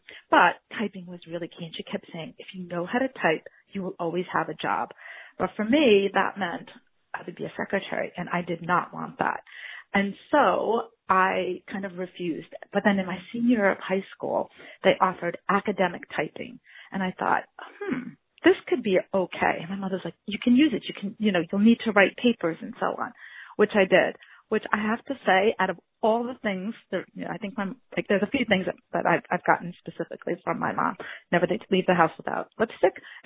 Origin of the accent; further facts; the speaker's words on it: Brooklyn, New York, United States; So, you know, I'm a native New Yorker. I grew up here in Brooklyn. So I'm home.